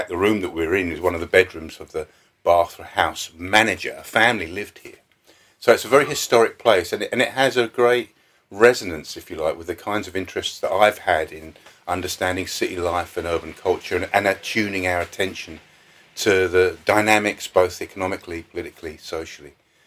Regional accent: Croydon, London, United Kingdom; I grew up in Croydon, which is about, you know, 10 miles from here, quite close by.

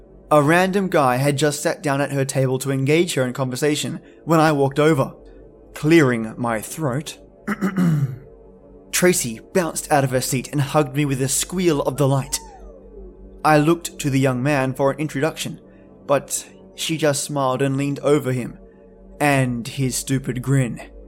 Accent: Australia; Oh, and also two honourable mentions from my home country, Australia, Northcote, Australia, and Brisbane, Australia.

